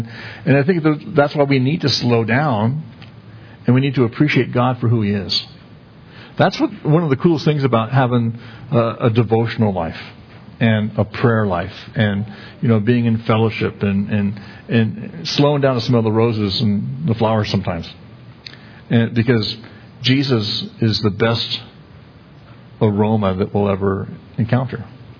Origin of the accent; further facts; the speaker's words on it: Missouri, United States; I'm from Missouri, man. You show me.